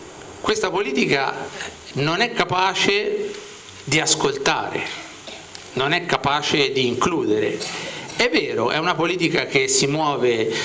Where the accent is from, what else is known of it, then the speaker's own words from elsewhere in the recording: Tuscany, Italy; È una città, lo dico da toscano